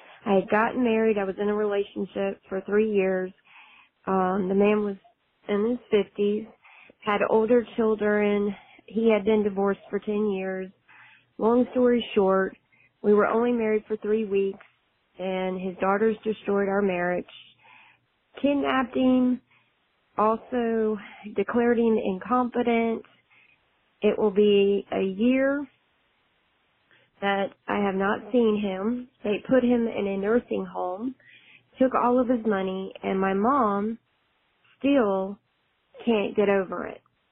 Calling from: Cody, Wyoming, United States; I'm calling from Cody, Wyoming.

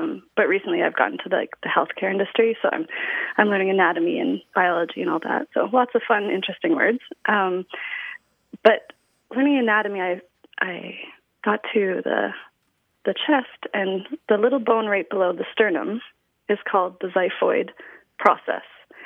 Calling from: Osoyoos, British Columbia, Canada; I'm calling from Osoyoos, British Columbia, Canada.

